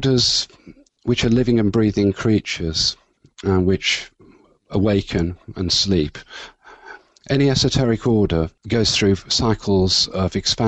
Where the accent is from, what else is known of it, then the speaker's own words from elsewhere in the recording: Wolverhampton, West Midlands, United Kingdom; which were being published from my hometown of Wolverhampton